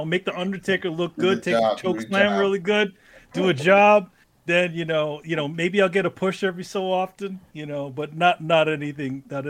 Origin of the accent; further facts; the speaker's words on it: New York, United States; New York Comic Con's, that's the local show. It's in my hometown.